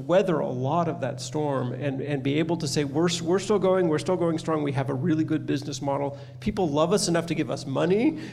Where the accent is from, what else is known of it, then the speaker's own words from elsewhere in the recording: California, United States; I grew up in California, actually.